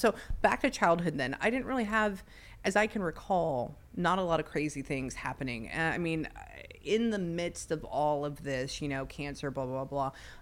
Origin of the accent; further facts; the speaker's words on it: Pasadena, California, United States; And I grew up in Pasadena.